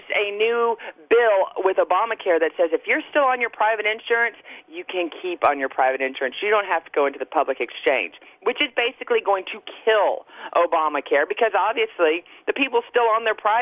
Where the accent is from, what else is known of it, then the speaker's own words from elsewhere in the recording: Southern United States, United States; now in New Jersey, United States; I'm from the South. We go, you know, here in New Jersey, you remember names.